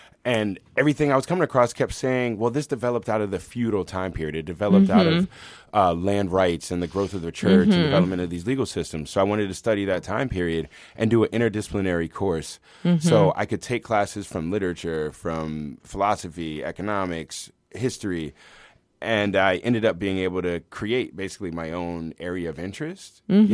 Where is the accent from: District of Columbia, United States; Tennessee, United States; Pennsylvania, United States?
District of Columbia, United States; Washington; Washington, D.C.